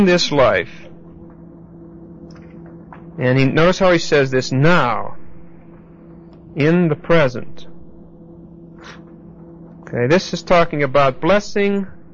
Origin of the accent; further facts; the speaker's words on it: Pittsburgh, Pennsylvania, United States; Catherine Kuhlman got her start, or whatever it is, in Pittsburgh, my hometown.